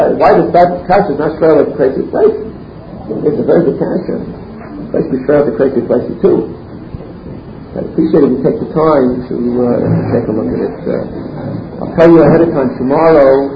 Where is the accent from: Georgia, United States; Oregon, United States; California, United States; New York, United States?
New York, United States; Manhattan; I'm from Manhattan.